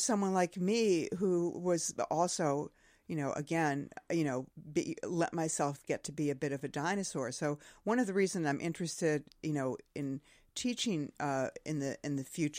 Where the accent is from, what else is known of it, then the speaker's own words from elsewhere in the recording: Wayzata, Minnesota, United States; Well, I grew up in Wayzata, and we had what's now called, I think, Marquee Plaza or something.